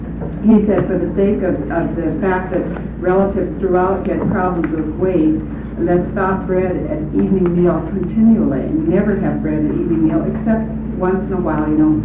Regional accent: Midwest, United States; I grew up in the Midwest, and in my particular family, we did have homemade bread a lot

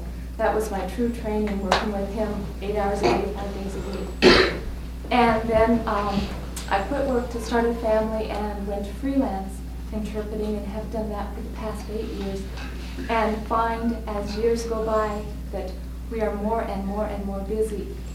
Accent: Nebraska, United States; and I'm from Nebraska

